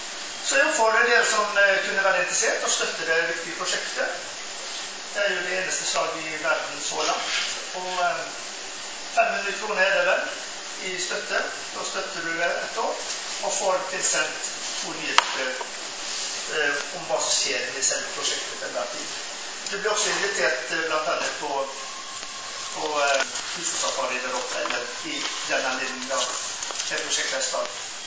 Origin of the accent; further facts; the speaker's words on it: Tysnes, Vestland, Norway; now in Toten, Norway; Tysnes, der jeg kommer fra